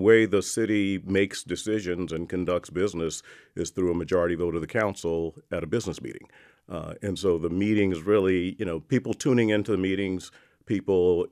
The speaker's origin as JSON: {"language": "English", "region": "South Carolina", "country": "United States", "tie": "born or raised there", "said": "I grew up in South Carolina."}